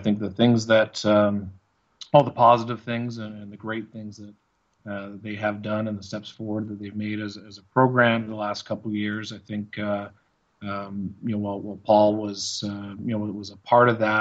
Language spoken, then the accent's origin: English; Burnaby, British Columbia, Canada; I grew up in Burnaby, so I grew up about 5 minutes from the bottom of Burnaby Mountain from the SFU campus.